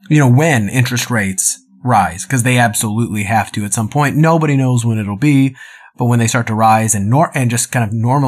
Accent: Dallas, Texas, United States; so, especially I came from Dallas.

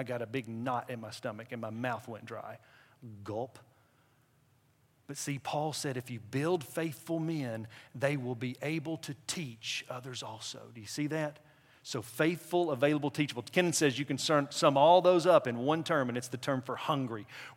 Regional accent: Crossville, Tennessee, United States; my hometown, Crossville, Tennessee, Cumberland Plateau.

